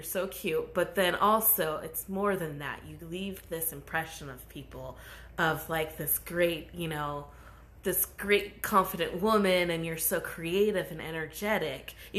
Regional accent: United States; And I thought, oh, I'm American.

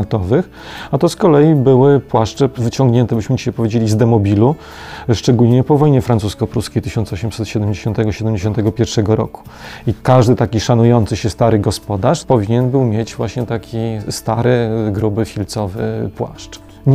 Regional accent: Ełk, Warmian-Masurian Voivodeship, Poland; nie jestem Mazurem, bo nie mam korzeni mazurskich, ale będąc urodzonym w Ełku, w mazurskim mieście i mieszkając, czując ten krajobraz i dziedzictwo mazurskie, mogę powiedzieć, że jestem mazurzaninem.

